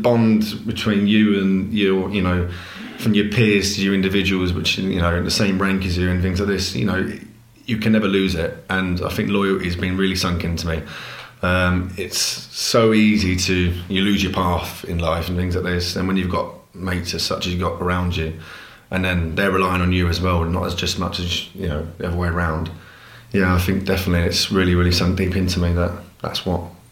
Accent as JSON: {"language": "English", "region": "South East England", "country": "United Kingdom", "said": "It does, and especially I'm from Berkshire as well, which is one of our former regiments."}